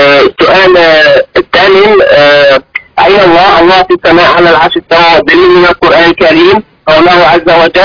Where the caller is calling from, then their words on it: Netherlands; شيخنا أنا بحكي معك من هولندا